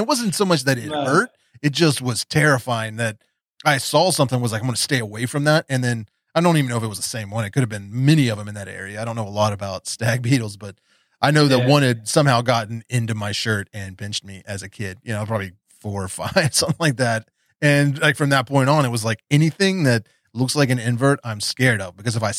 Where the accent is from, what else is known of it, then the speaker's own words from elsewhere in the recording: West Virginia, United States; also born or lived in Oklahoma City, United States; I was born here in West Virginia, and shortly after that, my family moved out to Oklahoma. They were living in Oklahoma City, and I was there for first few years of my life.